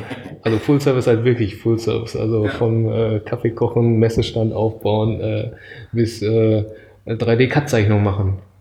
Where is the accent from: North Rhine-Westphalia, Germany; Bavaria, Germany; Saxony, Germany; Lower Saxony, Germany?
North Rhine-Westphalia, Germany; Düsseldorf; also born or lived in Japan; geboren wurde ich in Japan, das ist schon lange her. Ich sage jetzt auch nicht, wie alt ich bin. Und aufgewachsen bin ich in Nordrhein-Westfalen, in Düsseldorf, da wo auch viele Japaner leben. Bin dort zur japanischen Schule gegangen und zur deutschen Schule